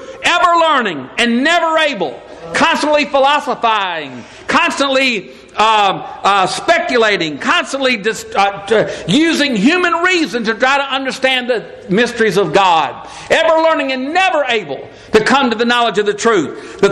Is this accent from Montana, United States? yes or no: no; Mississippi, United States; Well, it may be, but I'm from Mississippi